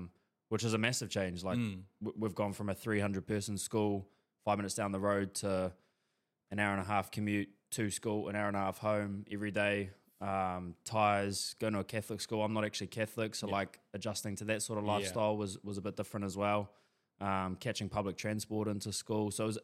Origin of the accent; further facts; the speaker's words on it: Karaka, Auckland, New Zealand; South Auckland's home for me. So I was born and raised in Karaka. Mum and dad have a lifestyle block out there, so... Mean. Yeah, born out there, raised out there, had a little primary school called Te Hihi out there